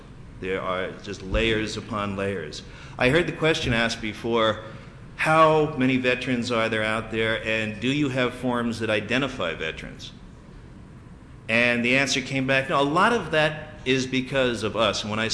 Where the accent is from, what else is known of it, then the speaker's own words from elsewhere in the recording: New York, United States; I'm from Rockland County, we're outside of the city, there are houses all over the place.